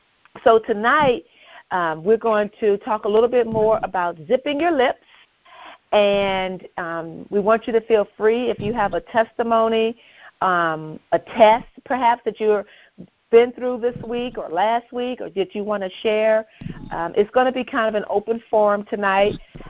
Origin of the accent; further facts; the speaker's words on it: Virginia, United States; now in Arizona, United States; I was born and raised in Virginia, but I live in Arizona.